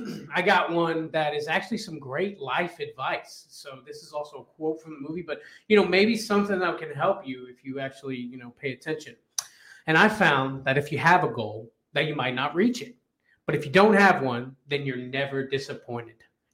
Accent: Tampa, Florida, United States; you know, I'm from Tampa.

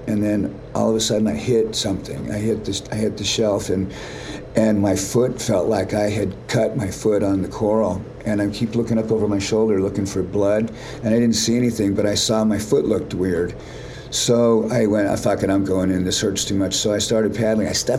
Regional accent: Huntington Beach, California, United States; we're two guys from Huntington Beach that got really blessed.

